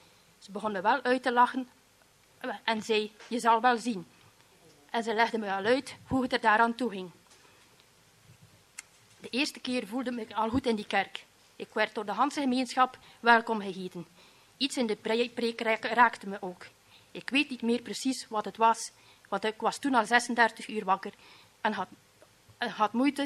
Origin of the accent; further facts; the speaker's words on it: Harelbeke, Flanders, Belgium; Ik ben opgegroeid in Harelbeke, in een katholiek gezin.